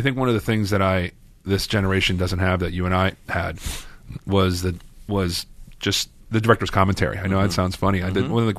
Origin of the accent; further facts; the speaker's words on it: New Jersey, United States; Like when I was growing up in Jersey, I thought, you know, people, it was